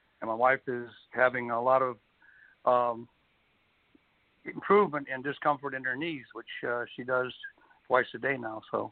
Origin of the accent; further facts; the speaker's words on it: Hutto, Texas, United States; from Hutto, Texas.